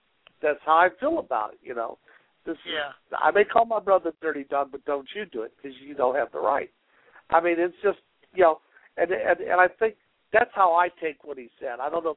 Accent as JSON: {"language": "English", "region": "Illinois", "country": "United States", "tie": "born there", "lives_now": "Alabama, United States", "said": "Well, I'm a teacher in Alabama, and I have Southern. I was born in Illinois, but I have Southern roots."}